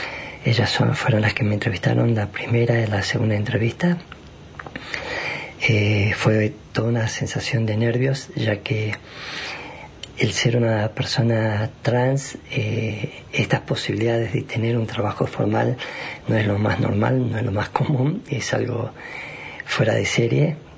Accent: Plottier, Neuquén, Argentina; No soy de acá de Aluminé, soy de la ciudad de Protier.

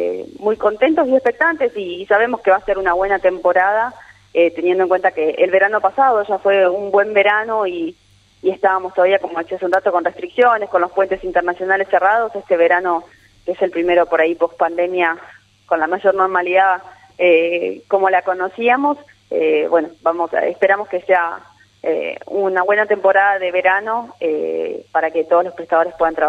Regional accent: Gualeguaychú, Entre Ríos, Argentina; cuando nosotros decimos que somos de Gualeguaychú, que vamos en representación de nuestra ciudad

